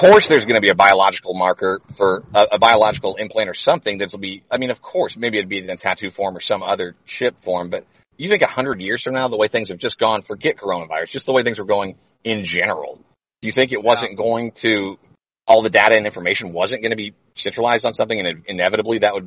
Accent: Florida, United States; from Florida.

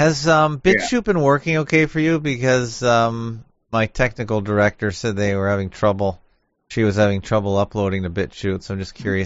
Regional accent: Canada; I'm Canadian.

